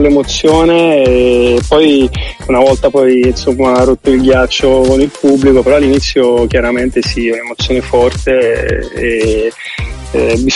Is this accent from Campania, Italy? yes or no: yes; Naples, Campania, Italy; moved away as an adult; now in Siena, Italy; Io sono di Napoli originale, quindi mi ero avvicinato alla scena hip hop napoletana